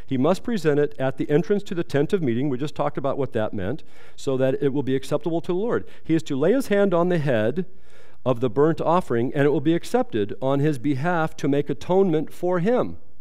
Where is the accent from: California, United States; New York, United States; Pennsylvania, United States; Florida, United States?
California, United States; I'm from California.